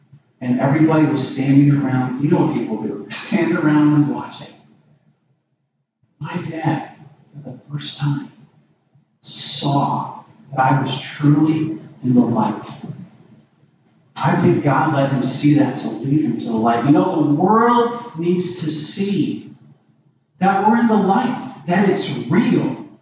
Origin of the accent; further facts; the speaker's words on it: Chicago, Illinois, United States; So we were fishing, and I'm from Chicago.